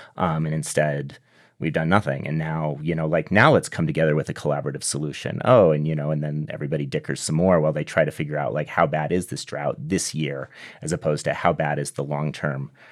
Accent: Southwest, United States; The reason why I wrote in the Colorado River and the Southwest is because I grew up in the Southwest.

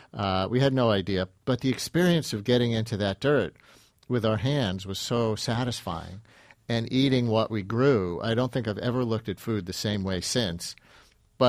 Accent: Queens, New York, United States; I grew up in Queens in an apartment and then in a house that I guess you'd call a tract house by your definition there.

